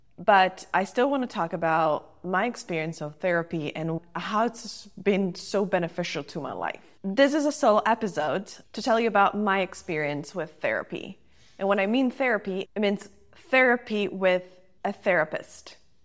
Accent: Turin, Piedmont, Italy; I grew up in Italy, a place in a city, 1 million people called Turin. And I grew up in a upper middle class family.

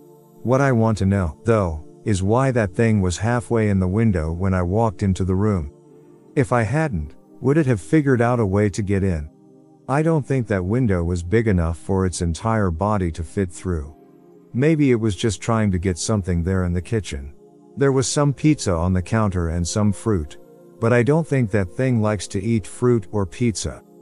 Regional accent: Seattle, Washington, United States; I'm originally from Seattle. I was driving back to Seattle after visiting family in Bozeman and Billings.

